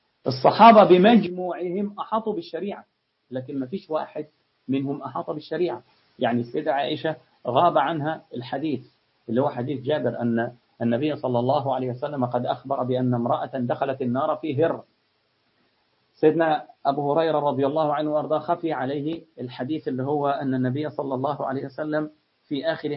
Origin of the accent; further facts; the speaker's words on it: Egypt; اللي بدرهم إيده خضرة زي ما بيقول عندنا في مصر